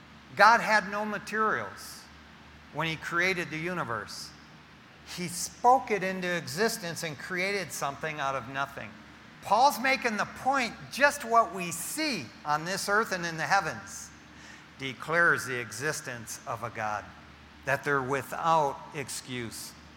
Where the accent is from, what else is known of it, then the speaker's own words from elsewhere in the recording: Detroit, Michigan, United States; I remember growing up in Detroit, Michigan, as a kid living in East Detroit.